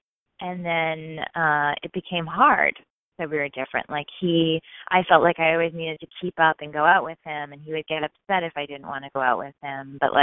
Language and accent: English; Boston, Massachusetts, United States; also born or lived in New York, United States; and I was living in New York at the time, but I'm from Boston, too.